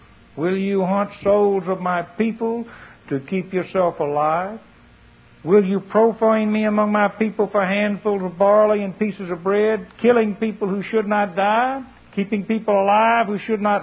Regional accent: the South, United States; I remember I was raised in the South.

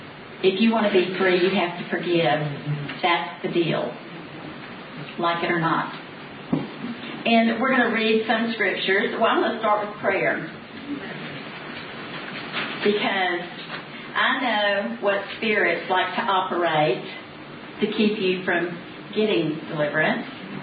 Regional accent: Texas, United States; I'm from Texas. We have a lot of people in Texas

